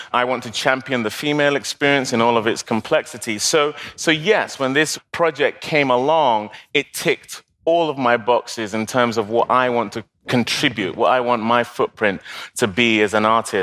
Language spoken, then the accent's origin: English; Nigeria; now in United States; because I'm British, I'm Nigerian.